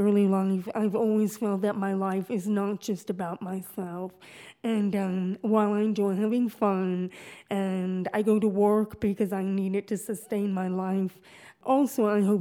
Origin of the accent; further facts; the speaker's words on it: Oyster Bay, New York, United States; I worked as a librarian in my hometown of Oyster Bay right out of college.